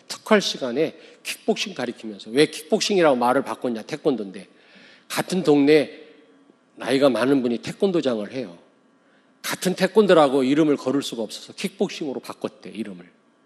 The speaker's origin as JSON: {"language": "Korean", "region": "Daejeon", "country": "South Korea", "tie": "born or raised there", "said": "제가 서울에서 목회하다가 내려왔는데 고향은 대전이지만"}